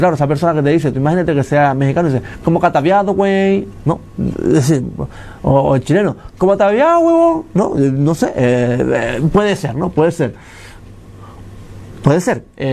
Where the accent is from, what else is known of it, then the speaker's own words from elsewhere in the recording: Canary Islands, Spain; Yo soy canario, soy de Gran Canaria, nacido en Gran Canaria, criado en Fuerteventura, me considero majorero muchas veces, y muchas veces no, siempre, ¿no?